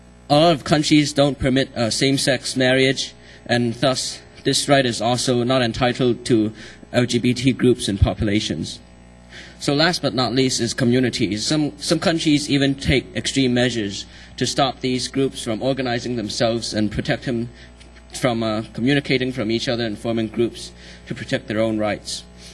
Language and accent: English; Hong Kong; from Hong Kong. So as we all know, Asia is generally a rather conservative continent.